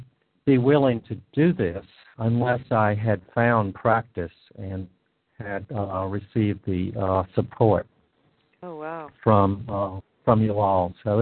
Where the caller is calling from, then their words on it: China; I'm calling in from China.